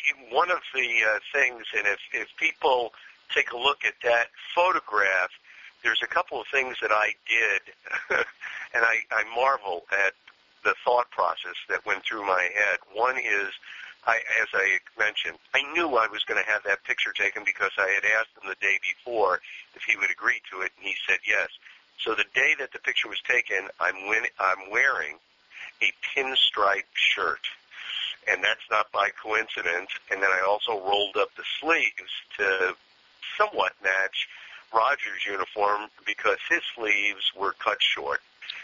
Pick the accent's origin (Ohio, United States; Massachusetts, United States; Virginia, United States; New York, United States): New York, United States; it all comes from my deep roots of growing up in New York.